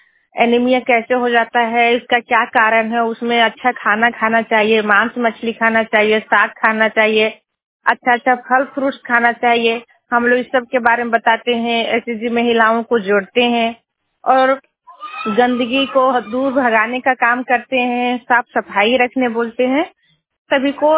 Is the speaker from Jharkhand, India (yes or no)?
yes; Jharkhand, India; मेरा घर नवाड़ी पोस्ट दुपचा जिला कोडरमा की रहने वाली हूँ।